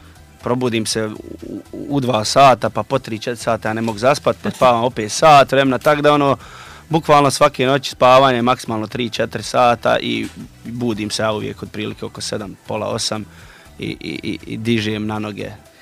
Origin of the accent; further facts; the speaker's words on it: Zenica, Federation of Bosnia and Herzegovina, Bosnia & Herzegovina; Pa, s obzirom da sam ja bio dio toga dole, iz Zenice sam